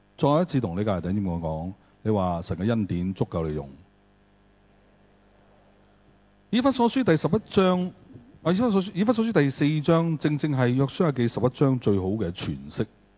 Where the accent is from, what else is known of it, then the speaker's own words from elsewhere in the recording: Hong Kong; born there; 我老家喺新會，不過我香港出世